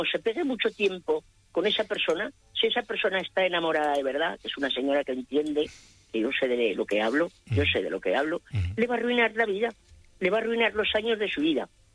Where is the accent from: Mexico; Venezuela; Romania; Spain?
Spain; Zaragoza, Aragon; yo digo zagala porque yo soy de Zaragoza.